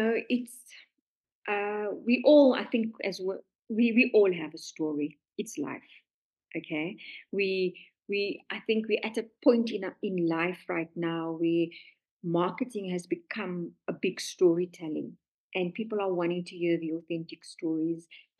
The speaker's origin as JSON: {"language": "English", "country": "South Africa", "said": "I am from South Africa"}